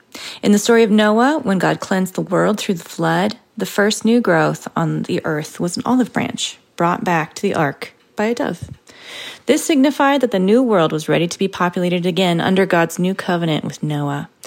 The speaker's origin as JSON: {"language": "English", "town": "Denver", "region": "Colorado", "country": "United States", "said": "I'm from Denver, Colorado."}